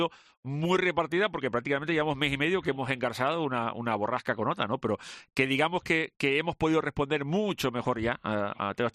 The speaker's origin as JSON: {"language": "Spanish", "region": "Canary Islands", "country": "Spain", "said": "aunque nosotros somos canarios, nos desplazamos a la península y cogemos un tren"}